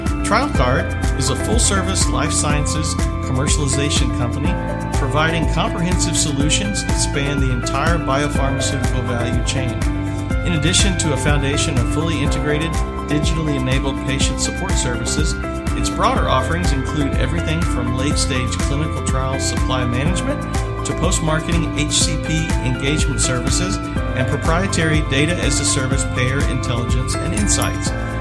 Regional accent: Kentucky, United States; Well, see, growing up in Kentucky, we had to go to Indiana or Tennessee to get the really good fireworks.

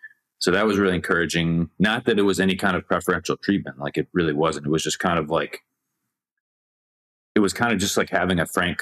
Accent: Chicago, Illinois, United States; the thought of going to work for an opera company in Chicago, my hometown, which was exciting

